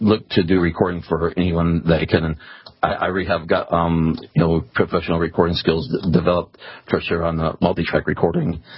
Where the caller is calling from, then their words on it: Wisconsin, United States; Wisconsin.